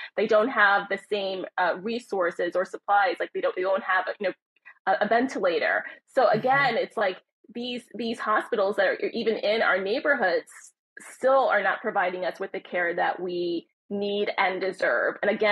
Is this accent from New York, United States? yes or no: yes; Brooklyn, New York, United States; Yeah, I grew up in Crown Heights.